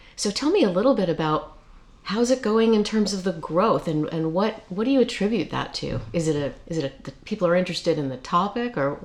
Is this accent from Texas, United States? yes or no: yes; Dallas, Texas, United States; now in New England; And when I moved here permanently, I looked around, and I came from Dallas, Texas.